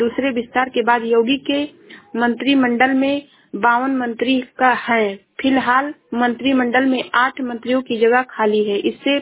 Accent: Shravasti, Uttar Pradesh, India; मैं जिला श्रावस्ती से हूँ।

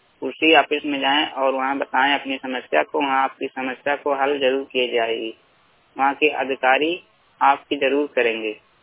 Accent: Uttar Pradesh, India; जिला बस्ती का रहने वाला हूँ।

